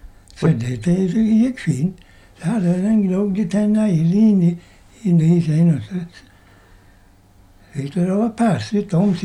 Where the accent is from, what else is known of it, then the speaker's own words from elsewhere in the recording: Småland, Sweden; Jag var från Småland. Jag var ju ingen van på Öland